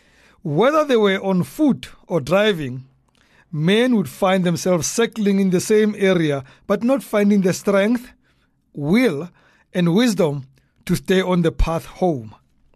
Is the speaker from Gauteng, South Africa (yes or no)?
yes; Soweto, Gauteng, South Africa; when I was growing up in Dobsonville, Soweto